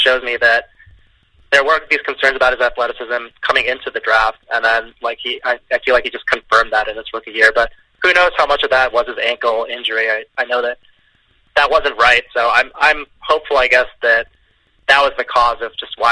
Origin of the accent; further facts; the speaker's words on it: Chicago, Illinois, United States; I grew up in Chicago as a Bulls fan.